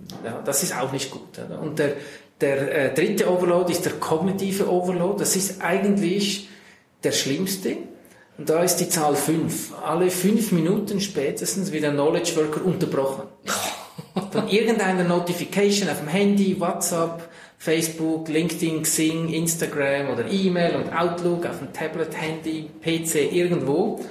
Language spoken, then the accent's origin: German; Central Switzerland, Switzerland; Ich bin in der Innerschweiz in einem Landgasthof aufgewachsen